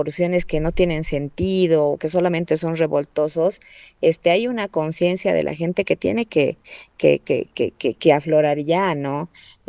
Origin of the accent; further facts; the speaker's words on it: Bolivia; en una lectura muy personal como boliviana te digo